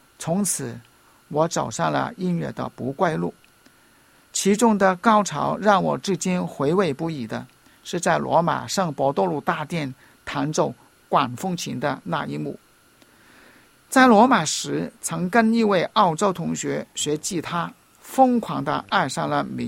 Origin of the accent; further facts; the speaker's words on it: Tai O, Hong Kong; 我在大澳出生，我家是大澳最穷的家庭之一，我的家很残破，晴天时屋内阳光普照，雨天的时候各处都漏雨